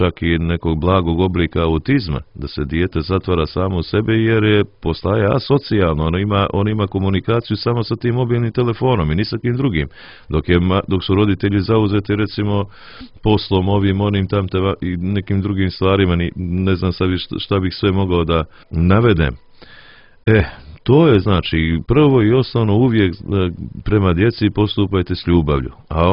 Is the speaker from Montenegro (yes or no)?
yes; Montenegro; Nije jedan primjer bio i kod nas u Crnoj Gori koliko je to sjećanje na smrt bilo utemeljeno i u narodu.